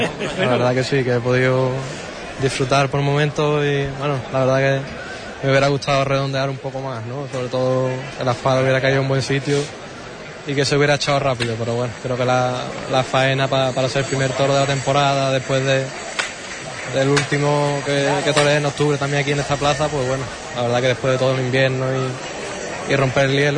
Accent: Andalusia, Spain; tanto gente que es de mi pueblo como creo que de Huelva entera

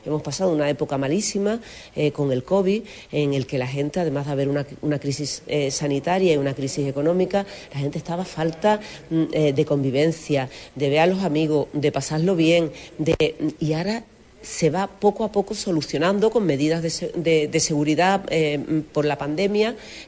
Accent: Huelva, Andalusia, Spain; en Huelva tenemos muchas cosas importantes y somos cuna de América y cuna del fandango, y nuestra gastronomía tiene un primer nivel.

